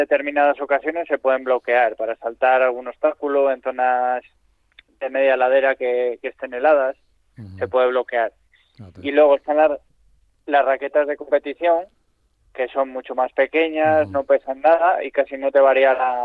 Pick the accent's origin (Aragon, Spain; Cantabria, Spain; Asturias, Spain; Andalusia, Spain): Cantabria, Spain; Espinama; born there; Yo nací en Espinama, que es un pueblo que está 3 kilómetros antes de Fuente D.